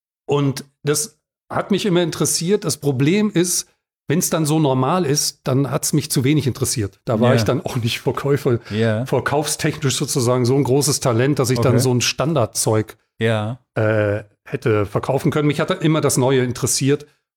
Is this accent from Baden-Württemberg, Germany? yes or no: no; Dessau, Saxony-Anhalt, Germany; ich bin in Dessau geboren, im Osten groß geworden.